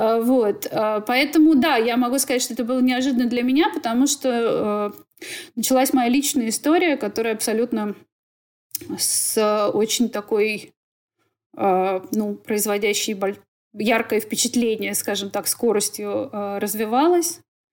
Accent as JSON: {"language": "Russian", "region": "Moscow", "country": "Russia", "tie": "born or raised there", "moved": "as an adult", "lives_now": "New York, United States", "said": "я, да, живу в Нью-Йорке, уже скоро будет 5 лет как, но на самом деле в душе я москвичка, я абсолютно московская девчонка, которая выросла там, и вся моя жизнь — это, ну, Москва."}